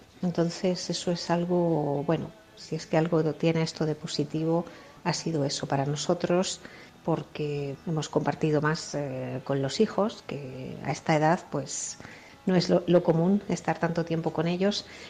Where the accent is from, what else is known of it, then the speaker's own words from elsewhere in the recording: Madrid, Community of Madrid, Spain; now in Biel, Switzerland; soy de Madrid. Llevo en Suiza viviendo 10 años en una ciudad pequeña que se llama Biel, que queda a una media hora de Berna.